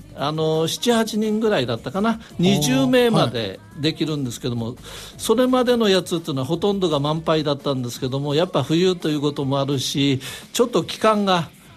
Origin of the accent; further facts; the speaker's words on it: Tatebayashi, Gunma, Japan; 自分はあの秋田の出身じゃなくて群馬県は館林というところの出身なんですけども